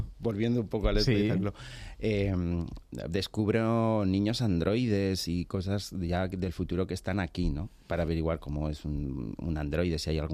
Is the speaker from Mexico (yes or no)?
no; Huesca, Aragon, Spain; yo soy, es decir, que soy aragonés, soy de Huesca